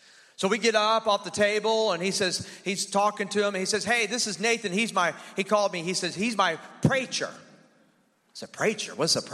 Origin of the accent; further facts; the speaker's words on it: Alabama, United States; I said, well, I'm from Alabama, and country eating is like an Olympic sport.